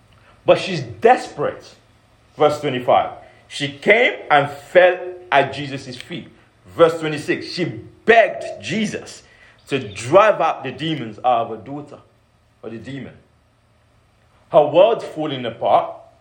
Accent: Nigeria; As in growing up in Nigeria, see, I understand this firsthand.

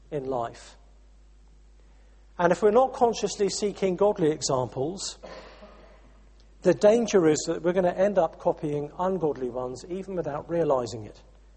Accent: United Kingdom; Like many of us in this room, I'm a British citizen.

